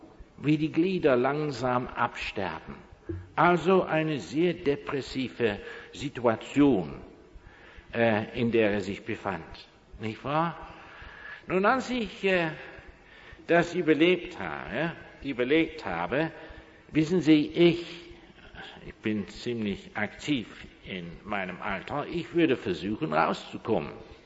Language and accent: German; South East England, United Kingdom; German is a second language; hatten wir auf dem Gut in der Nähe von Oxford, wo ich groß geworden bin, einen Brunnen für das ganze Gut.